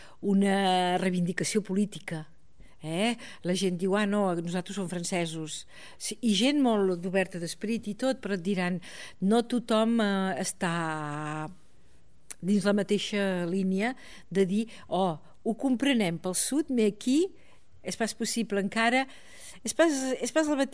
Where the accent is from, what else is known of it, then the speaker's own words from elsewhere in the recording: Catalonia, Spain; nosaltres hi ha moltes coses que encara no tenim com a espanyols, com a catalans espanyols del sud